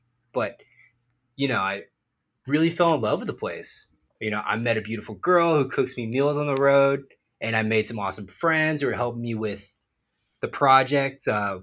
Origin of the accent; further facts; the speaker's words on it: Phoenix, Arizona, United States; I'm from Phoenix, and I grew up making so much fun of Tucson.